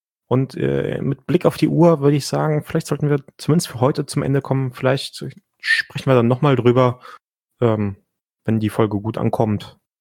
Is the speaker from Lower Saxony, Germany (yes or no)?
yes; Lower Saxony, Germany; wir kommen beide ungefähr aus dem Raum der niedersächsischen Landeshauptstadt, also Hannover.